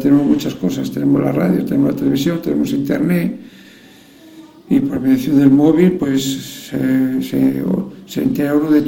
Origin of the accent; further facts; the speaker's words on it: Santa Elena de Jamuz, Castile and León, Spain; Yo nací en un pueblo de Rizarreo que se llama Santa Elena de Jamuz.